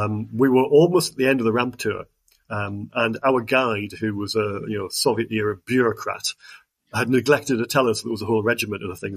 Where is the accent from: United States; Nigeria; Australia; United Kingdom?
United Kingdom; Newcastle, North East England; Bearing in mind, I'm from Newcastle, and that's, you know, pretty much where my local kind of aviation experiences were